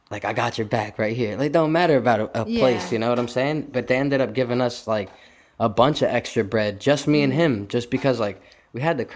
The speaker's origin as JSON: {"language": "English", "region": "New York", "country": "United States", "said": "So because we're all from New York, right?"}